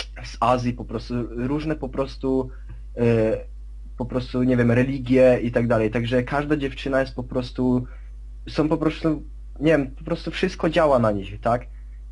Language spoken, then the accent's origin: Polish; Vienna, Austria; Jestem z Wiednia, mam 18 lat.